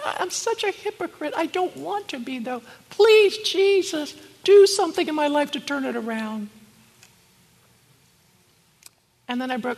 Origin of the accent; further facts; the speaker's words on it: Maryland, United States; Because I'm from Maryland.